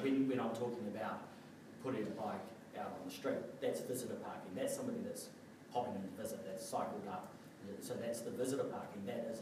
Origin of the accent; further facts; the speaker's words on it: Christchurch, Canterbury, New Zealand; I'm from Christchurch, and I am one of the generations that cycled.